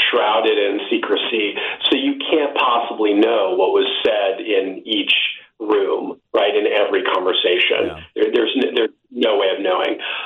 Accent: California, United States; Yeah, no, I'm an American. I'm from California, actually

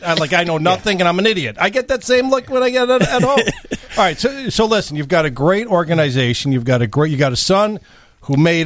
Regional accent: New York City, New York, United States; The meatball sandwich like the meatball sandwiches I grew up eating in New York.

